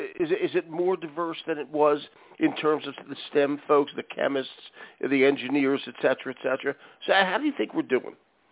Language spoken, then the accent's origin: English; Philadelphia, Pennsylvania, United States; I grew up in Philadelphia